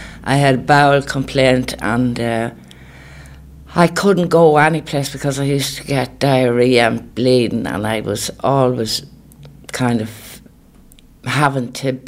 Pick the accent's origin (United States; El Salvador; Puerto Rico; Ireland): Ireland; Killeshandra, County Cavan; I was born and reared in Killeshandra, in the address you have here.